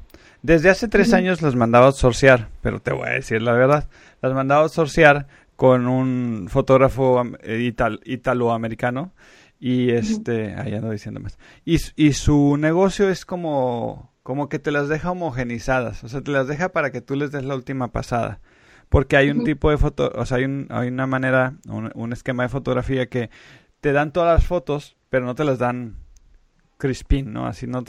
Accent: Mexico; Que es algo como mexicanos que de repente no sabemos decir que no

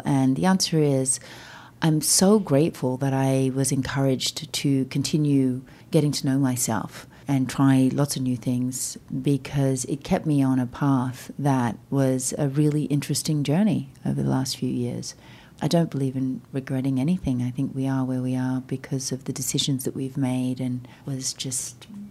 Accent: Australia; as being Australian.

